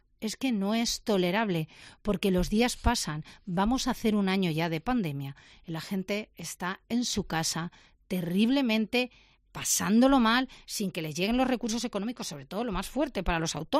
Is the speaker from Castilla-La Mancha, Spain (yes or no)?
yes; Castilla-La Mancha, Spain; pero en mi tierra me comprenderán que me duele más a lo que están viviendo de nuevo en el Hospital de Ciudad Real